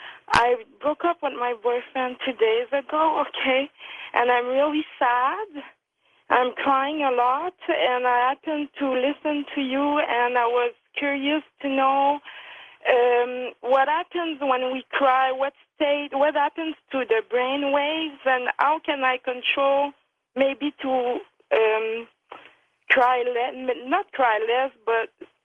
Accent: Montreal, Quebec, Canada; I'm from Montreal, Canada.

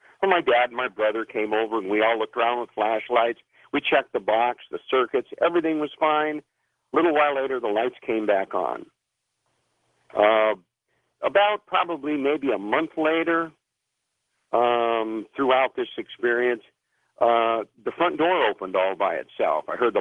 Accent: San Jose, California, United States; I lived in, born and raised in San Jose.

